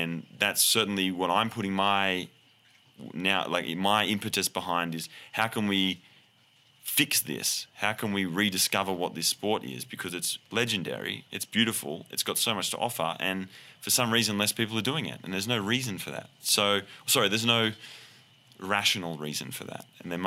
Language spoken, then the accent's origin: English; Australia; now in United States; I mean, I'm Australian, my adopted American